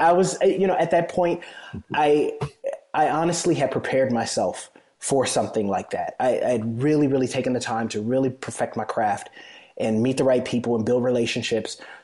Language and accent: English; Detroit, Michigan, United States; I'm from the west side, but I had cousins that lived in Oak Park. So, yeah, I spent a lot of summers in Oak Park as well.